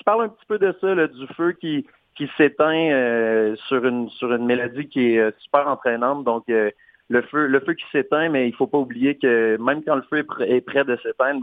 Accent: Quebec, Canada; le 12 avril à Amos, qui est pas loin de ma ville natale

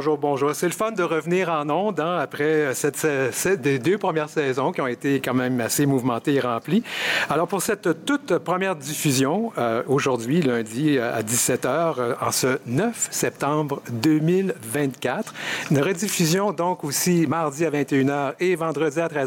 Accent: Quebec City, Quebec, Canada; on est ici parce que c'est beau Québec, puis j'ai grandi ici. Et parce que ça me tentait de revoir ma famille et ma ville natale.

